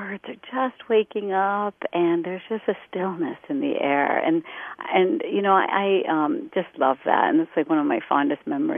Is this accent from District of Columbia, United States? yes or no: no; Morgantown, West Virginia, United States; in my hometown in Morgantown, West Virginia, we were opening up a new mosque.